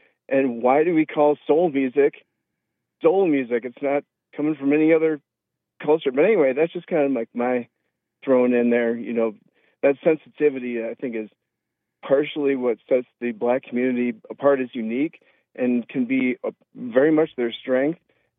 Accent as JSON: {"language": "English", "town": "Detroit", "region": "Michigan", "country": "United States", "tie": "born or raised there", "said": "You know, I grew up in Detroit."}